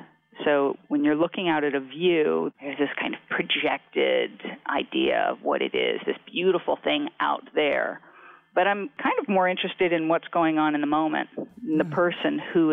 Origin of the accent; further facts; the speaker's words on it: Los Angeles, California, United States; Well, I did grow up in L.A. I grew up with a father who is an actor, so I grew up in Hollywood.